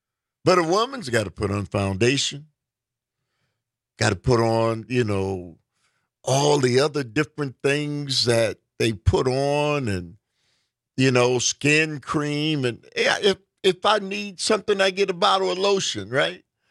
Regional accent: Milwaukee, Wisconsin, United States; and 101 FM The Shaw, and my hometown of Milwaukee.

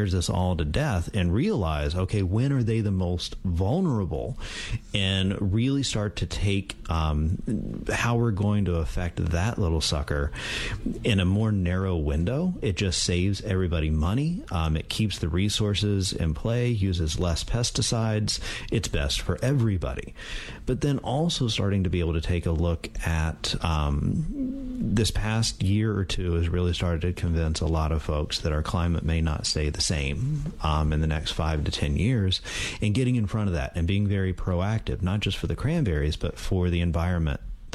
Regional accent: North Carolina, United States; So I came here from North Carolina, and one of the best things that I like to do is take good old-fashioned North Carolina pulled pork

